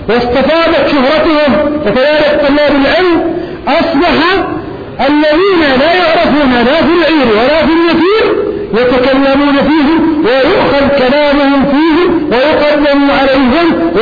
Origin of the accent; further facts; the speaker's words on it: Najd, Saudi Arabia; كان يسمى في بلادي نجد